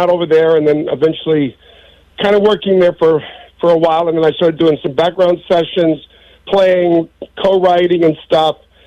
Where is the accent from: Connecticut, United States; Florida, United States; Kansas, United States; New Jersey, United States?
Florida, United States; Miami; I wasn't sure how that was going to happen, you know, growing up in Miami.